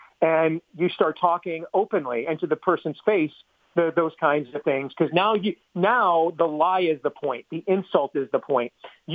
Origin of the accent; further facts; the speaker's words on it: Iowa, United States; My home state of Iowa does some of this stuff.